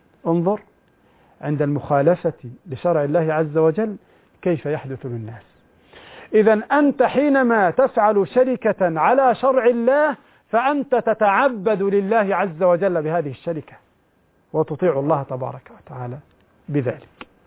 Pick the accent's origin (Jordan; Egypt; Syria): Egypt; يعني عندنا في مصر هكذا يشترطون على المرأة مثل هذا